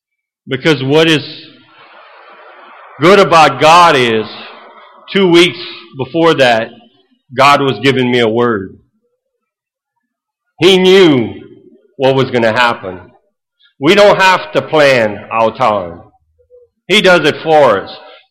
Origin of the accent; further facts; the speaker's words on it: Kaplan, Louisiana, United States; I'm from Kaplan.